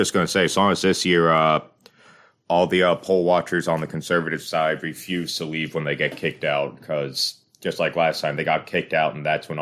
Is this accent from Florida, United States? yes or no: no; Pennsylvania, United States; I knew a bunch of cunts I went to school with who don't live in my hometown of Pennsylvania.